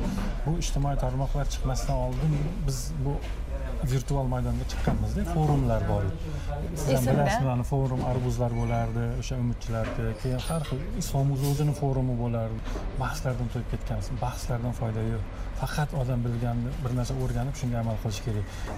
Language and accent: Uzbek; Tashkent, Uzbekistan; born there; o'zim ham Toshkent tug'ilganman.